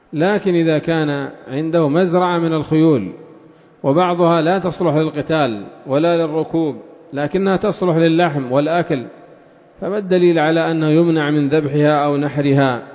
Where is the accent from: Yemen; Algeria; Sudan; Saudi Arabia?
Yemen; وعندنا في اليمن الخيل للتصوير